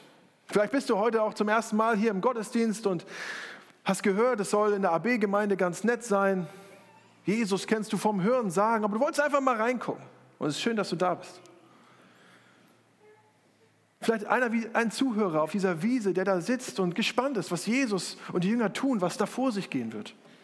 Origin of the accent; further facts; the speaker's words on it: Northern Germany, Germany; In meiner Heimatgemeinde in Norddeutschland